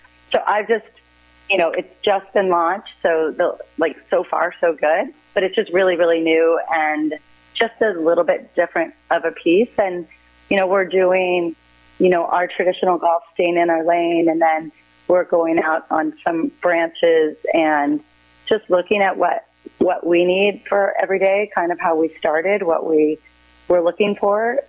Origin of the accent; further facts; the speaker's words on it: Augusta, Georgia, United States; born there; Fun fact, I was born in Augusta, Georgia, but which is like I only lived there a couple of years